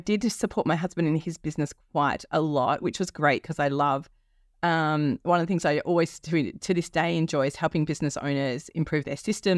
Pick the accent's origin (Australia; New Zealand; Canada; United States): Australia; Perth, Western Australia; And I didn't do any research into what that looked like in my hometown in Perth, which is a tiny city compared to London, for example.